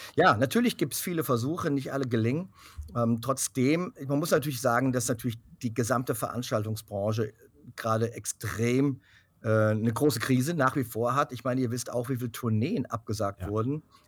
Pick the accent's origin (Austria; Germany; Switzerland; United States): United States; Aber ich bin da auch in Amerika ja auch groß geworden. Habe ja auch eine Zeit dort gelebt.